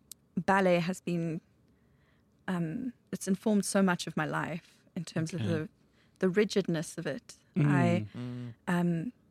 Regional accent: Craighall, Gauteng, South Africa; So I grew up in Craig Hall.

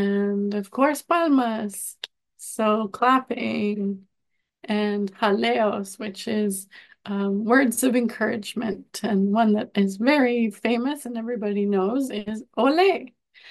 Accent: Colombia; I'm originally from Colombia, and so flamenco was of interest to me because I've heard it growing up.

